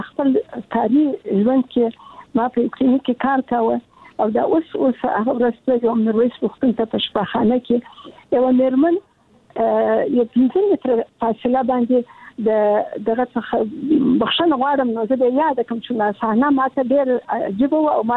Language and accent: Pashto; Kandahar, Afghanistan; زه د کندهار یم